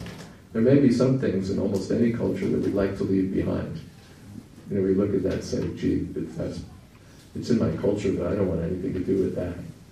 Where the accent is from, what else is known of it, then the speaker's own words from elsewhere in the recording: New York, United States; And we come from New York, you know, and it's like, give me a break.